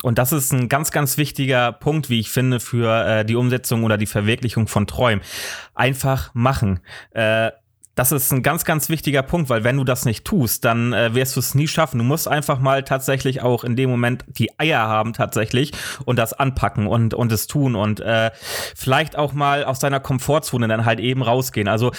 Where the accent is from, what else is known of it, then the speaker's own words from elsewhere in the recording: Schleswig-Holstein, Germany; ich bin hier in Kiel aufgewachsen oder beziehungsweise ich bin in einem Dorf bei Kiel aufgewachsen und später dann natürlich nach Kiel gezogen und lebe seitdem auch in Kiel